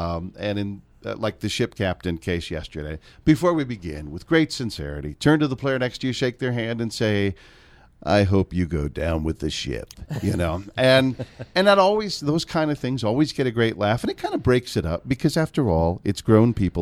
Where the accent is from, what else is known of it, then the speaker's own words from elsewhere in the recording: Seattle, Washington, United States; I grew up in Seattle.